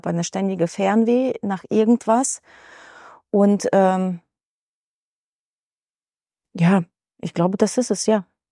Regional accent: Ukraine; German is a second language; moved away; also ich komme ja aus der Ukraine ursprünglich, habe viele russische und ukrainische Klassiker gelesen.

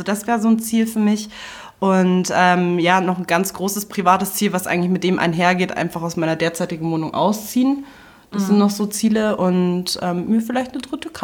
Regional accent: Munich, Bavaria, Germany; ich bin hier in München groß geworden

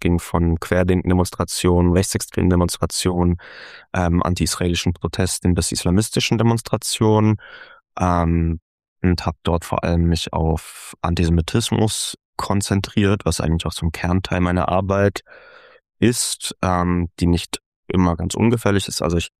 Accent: Frankfurt, Hesse, Germany; meine Jugend, meine Kindheit in Frankfurt

